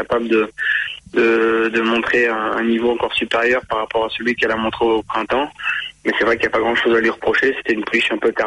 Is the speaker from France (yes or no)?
yes; France; Chez nous en France, c'est plus trop le cas.